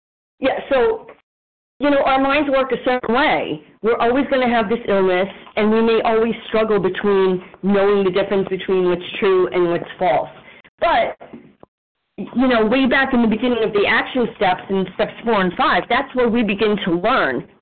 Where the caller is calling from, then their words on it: New York City, New York, United States; from New York City.